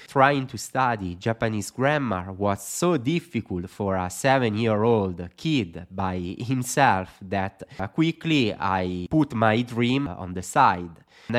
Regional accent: Italy; I'm from Italy, I'm currently working as an online Italian tutor.

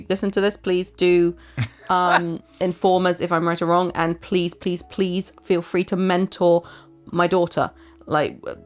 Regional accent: England, United Kingdom; I don't know. I'm English.

